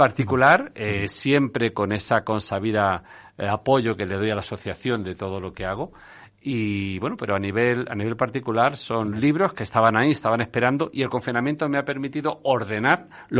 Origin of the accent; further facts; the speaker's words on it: Puertollano, Castilla-La Mancha, Spain; la mina de Asdrúbal, de Puerto Llano, que fue en el barrio donde yo nací y me crié.